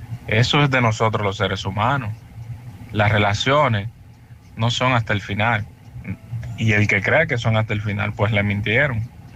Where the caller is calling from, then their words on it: Santiago, Dominican Republic; Soy dominicano … desde aquí de Santiago.